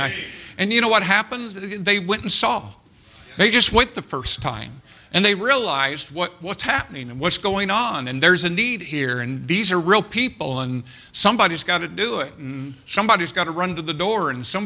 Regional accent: Jacksonville, Indiana, United States; And so all of a sudden, I come from Jacksonville, Indiana, to inner city Chicago.

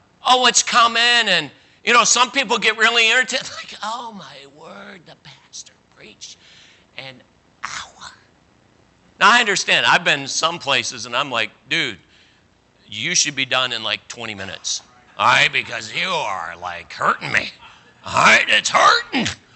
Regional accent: Cleveland, Ohio, United States; growing up, I grew up in Cleveland, Ohio under Roy Thompson.

